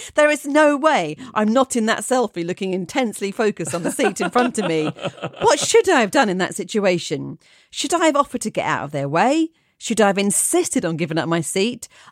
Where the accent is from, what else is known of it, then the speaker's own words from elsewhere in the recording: Nyon, Vaud, Switzerland; I was at a large music festival near my hometown of Nyon, near Geneva, Switzerland.